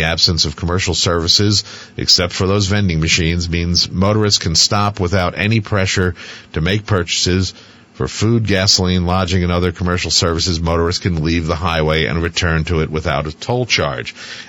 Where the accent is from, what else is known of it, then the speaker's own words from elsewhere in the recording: Berlin, Vermont, United States; now in Waterbury, United States; I may live in Waterbury now, but I grew up in Berlin.